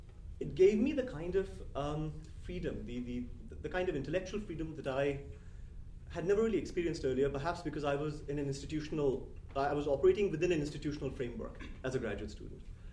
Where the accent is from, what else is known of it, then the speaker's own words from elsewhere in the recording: India; moved away as an adult; now in United States; I was brought up in India, and I went to grad school in the US.